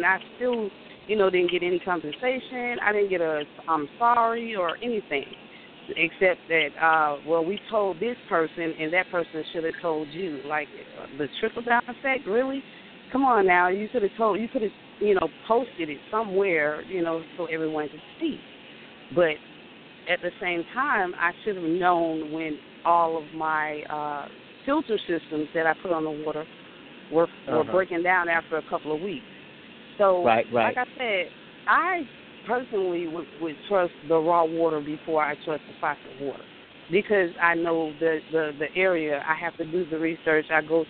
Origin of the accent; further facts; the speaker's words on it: Montgomery, Alabama, United States; I'm from Montgomery, Alabama.